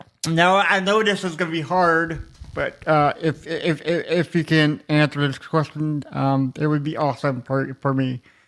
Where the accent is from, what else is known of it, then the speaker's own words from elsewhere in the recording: Lexington, South Carolina, United States; I'm from Lexington, South Carolina.